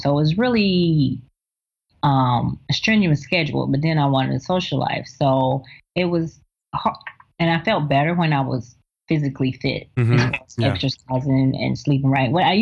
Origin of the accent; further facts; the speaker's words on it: the South, United States; I'm from the South, and traditional Southern food is not always the healthiest food.